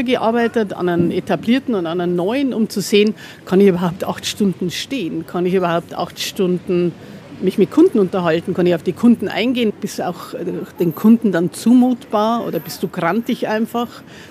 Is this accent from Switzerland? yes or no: no; Tirschenreuth, Bavaria, Germany; born there; Also ich bin gebürtig aus der Oberpfalz.